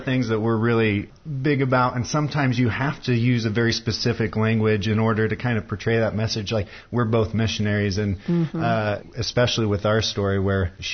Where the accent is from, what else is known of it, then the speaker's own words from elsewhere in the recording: Urbana, Illinois, United States; I grew up in Urbana, Illinois, and grew up at Weber Street Christian Church.